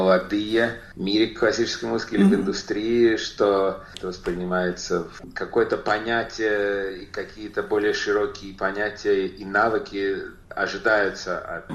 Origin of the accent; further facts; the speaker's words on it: Voronezh, Voronezh Oblast, Russia; когда мне надо было идти в первый класс, открылась в Воронеже специальная музыкальная школа, 10-летка, и я там начал